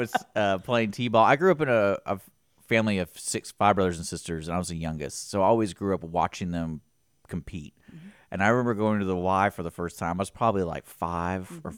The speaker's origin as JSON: {"language": "English", "town": "Houston", "region": "Texas", "country": "United States", "tie": "born or raised there", "said": "Well, the Y has an interesting history, because like I remember growing up in Houston, the Y was like, they even had a place you could stay."}